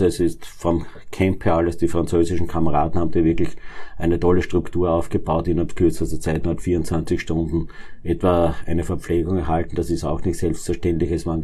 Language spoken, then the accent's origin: German; Lower Austria, Austria; bei uns in Österreich. Ich komme aus dem Bezirk Neunkirchen